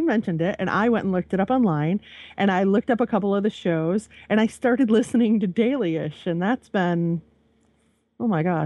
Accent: Michigan, United States; I'm from Michigan, so this hot, humid weather about kills me.

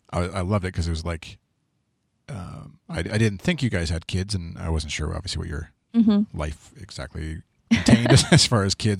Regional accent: Canada; maybe this is part of being Canadian or part of being my background too

